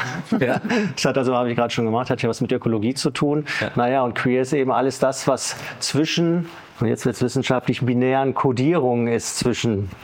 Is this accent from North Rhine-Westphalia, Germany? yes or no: yes; Bochum, North Rhine-Westphalia, Germany; Ich komme aus Bochum, können wir sagen, Automobilindustrie